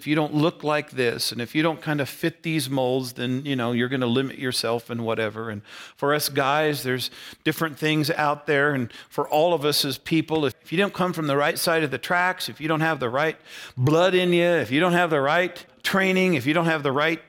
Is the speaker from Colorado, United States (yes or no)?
yes; Colorado, United States; where I grew up in Eastern Colorado, agrarian society. All my growing up, when I was at least little, my town was 2,500 people, if you count cats and dogs.